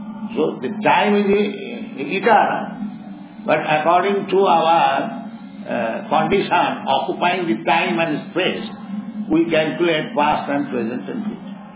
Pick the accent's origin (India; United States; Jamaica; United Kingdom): India; English is a second language; I am born Indian, say, 75 years ago, 78 years ago